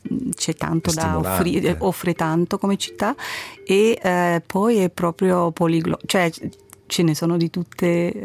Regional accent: Zurich, Switzerland; Sono molto legata a Zurigo, non so, mi piace, cioè mi sento, penso che sia per noi di seconda generazione.

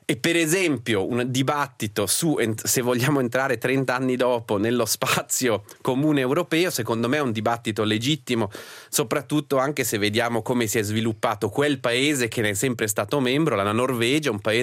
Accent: Switzerland; abbiamo come paese, come Svizzera, una parola in capitolo lì ai tavoli dove veramente si fanno le regole del futuro?

